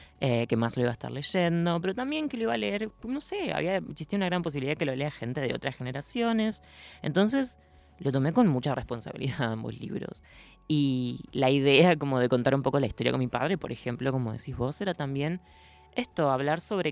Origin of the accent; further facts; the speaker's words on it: Diamante, Entre Ríos, Argentina; now in Buenos Aires, Argentina; no escapando de Diamante, de mi pueblo, sino más bien viniendo a vivir la vida que quiero vivir acá.